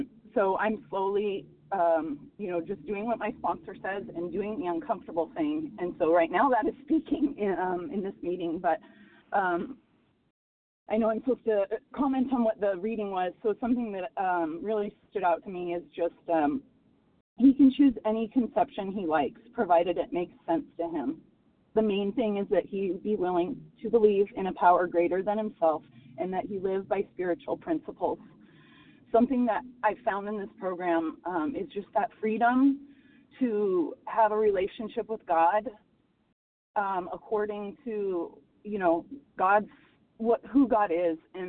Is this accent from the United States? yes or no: yes; Texas, United States; I'm from Texas, and I am a compulsive overeater.